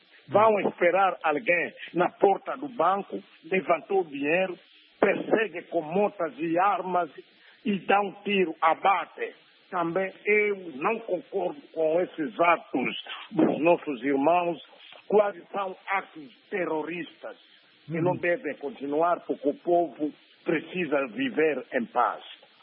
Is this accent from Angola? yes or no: yes; North, Angola; E a UNITA é para o Sul e Centro-Sul, e a UPA FNLA para nós, Bakongo, no Norte.